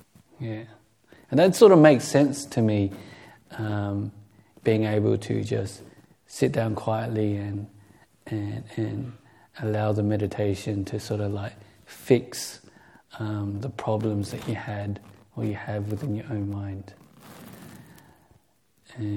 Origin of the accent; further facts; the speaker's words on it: Australia; I grew up in Australia. I'm very Aussie, but at the same time, I think what has transferred through just growing up with an Asian family